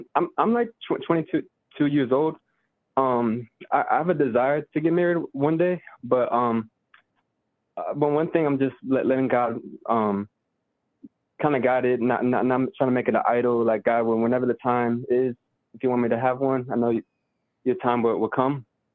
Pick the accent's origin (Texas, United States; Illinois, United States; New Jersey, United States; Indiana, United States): New Jersey, United States; I'm from New Jersey.